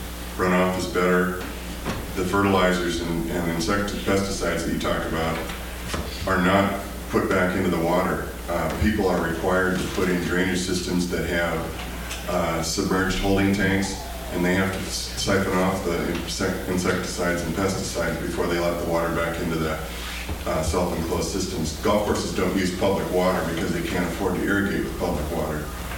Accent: Bellevue, Washington, United States; from Bellevue, Washington

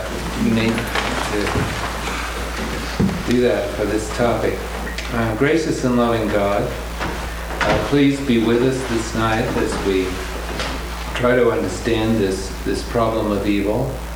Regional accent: Australia; moved away as an adult; now in Seattle, United States; And I'm a psychoanalyst from Seattle, and I teach at the University of Washington. And you can probably hear I'm from Australia, but I'm a 25-year resident alien. And I'm about to become a citizen, actually.

